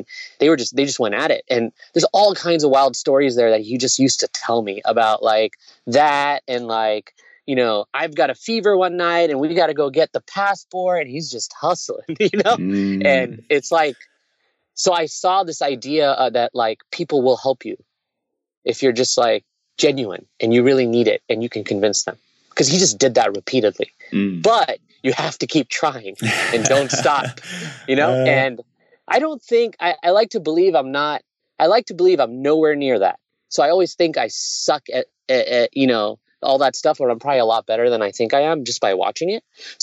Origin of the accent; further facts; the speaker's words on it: Zambia; born there; So basically I was born in Africa because my parents, my mom and my dad were both physicians.